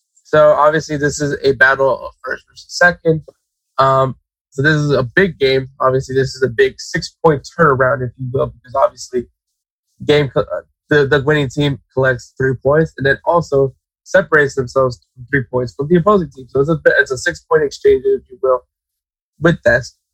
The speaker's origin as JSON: {"language": "English", "country": "United States", "said": "it's just frustrating as an American, as a USA fan, to see Pulisic hurt yet again"}